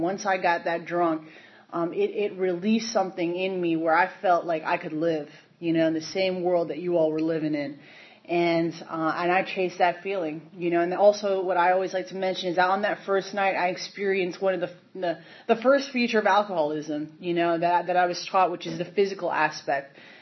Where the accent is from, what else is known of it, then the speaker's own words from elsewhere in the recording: New Jersey, United States; I was born and raised in New Jersey. I told Billy that I'm purposefully trying to talk slower because I'm still through and through a Jersey girl